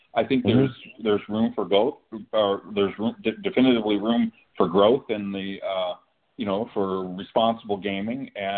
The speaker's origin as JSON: {"language": "English", "town": "Reno", "region": "Nevada", "country": "United States", "tie": "born or raised there", "said": "I grew up in Reno"}